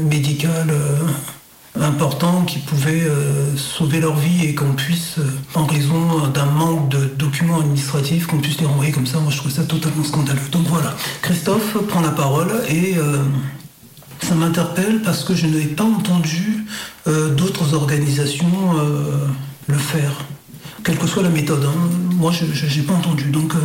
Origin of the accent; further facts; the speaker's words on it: DR Congo; Chez nous, au Congo, ça n'existe pas. Il n'y a absolument rien.